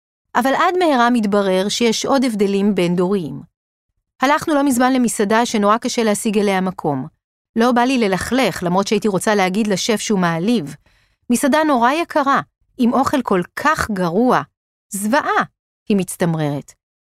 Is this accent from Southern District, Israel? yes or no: no; Tel Aviv, Tel Aviv District, Israel; בשנים שאני גדלתי בה